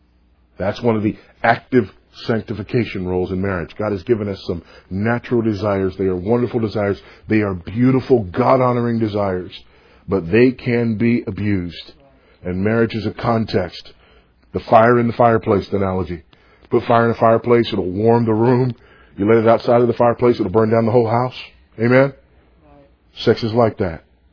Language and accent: English; Los Angeles, California, United States; Well, I grew up some in Los Angeles, but mostly when I got married.